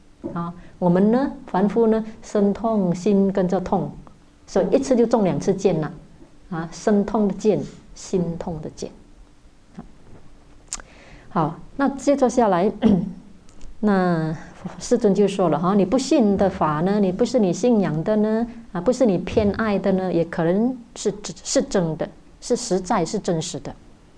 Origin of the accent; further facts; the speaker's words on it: Malaysia; 我们马来西亚人更没有，我们马来西亚人比较单纯